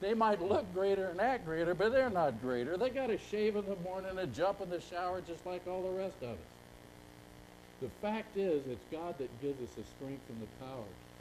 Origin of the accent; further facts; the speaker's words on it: McMinnville, Oregon, United States; from Oregon, but it's McMinnville, Oregon, right?